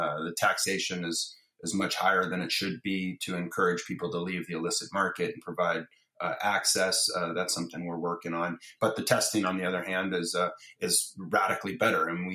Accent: Santa Barbara, California, United States; Definitely feels good to have that, you know, kind of up forever on the wall in my hometown.

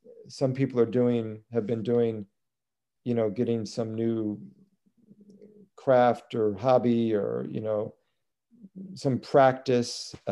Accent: Nebraska, United States; I grew up in Nebraska. I didn't know any Black people. I don't know any gay people. I don't know anybody except white Catholics, really.

